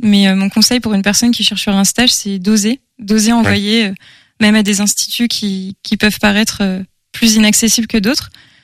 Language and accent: French; Hauts-de-France, France; now in Angers, France; Dans la vie, j'aime le théâtre, le piano, l'aquarelle. Donc, j'habite à Angers. Mais je viens de Picardie, un petit village à la campagne.